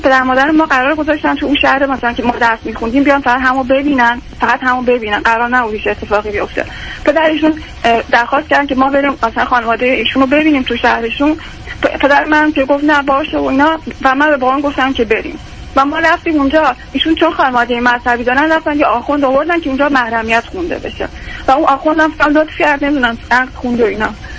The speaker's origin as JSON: {"language": "Persian", "region": "Kerman", "country": "Iran", "tie": "born or raised there", "said": "پدرم تشویق میشدم من توی شهری درس بخونم که مثلا این فاصله برمان 1000 کیلومتری از شهر خودم که کرمان بود داشت."}